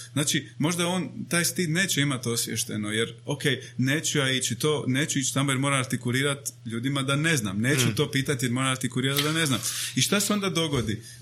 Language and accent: Croatian; Dalmatia, Croatia; ja sam odrastao u Dalmaciji, nekako je uvijek bilo nemoj izražavati slabost i emociju